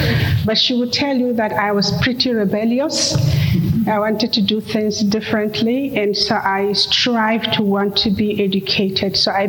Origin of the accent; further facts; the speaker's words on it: Northern Nigeria, Nigeria; born there; I was born in the northern part of Nigeria.